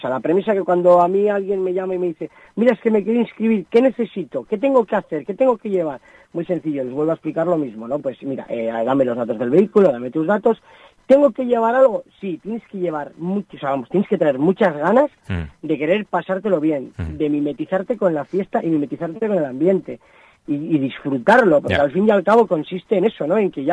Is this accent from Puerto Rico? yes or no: no; Laredo, Cantabria, Spain; soy de Laredo